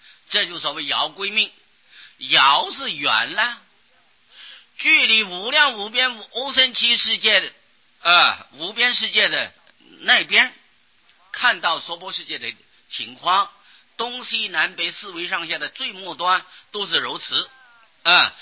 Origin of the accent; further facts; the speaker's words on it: Taiwan; 我们台湾人啊，有好多啊还在念南无阿弥陀佛呀